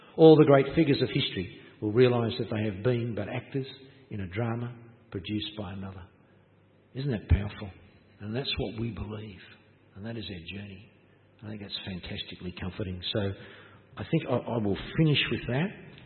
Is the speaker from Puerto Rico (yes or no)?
no; Townsville, Queensland, Australia; I grew up in Townsville, Queensland, where the rain was warm. We just did everything in the rain.